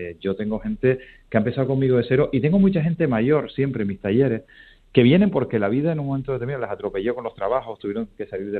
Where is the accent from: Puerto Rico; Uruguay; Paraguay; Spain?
Spain; Guía, Canary Islands; su patria chica en Gran Canaria, donde él es en mi pueblo, arriba en Guía, donde procedo yo